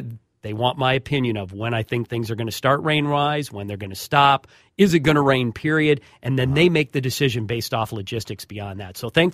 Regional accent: Crosby, Minnesota, United States; Well, I'm from Brainerd by Crosby, so a little town there just east of Brainerd.

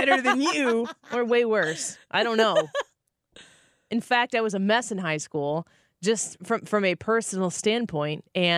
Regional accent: Illinois, United States; You just want to know where I'm from. I'm from the Metro East.

